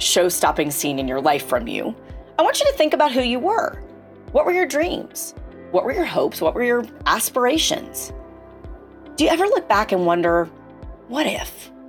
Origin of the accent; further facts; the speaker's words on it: the South, United States; Now, I'm a Southerner, born and bred, and there's one thing that I was taught, it's how to be a lady.